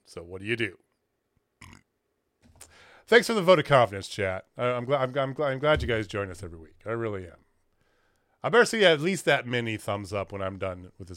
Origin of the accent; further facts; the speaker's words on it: the Ozarks, United States; I'm from the Ozarks. We say things a little different, like.